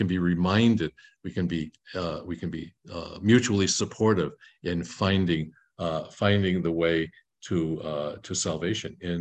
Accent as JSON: {"language": "English", "country": "United States", "said": "I'm an American, you know, this is sort of been given to fed to us from the time we were born"}